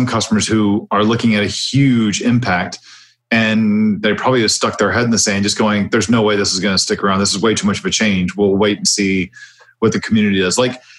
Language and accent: English; United States; I'm American.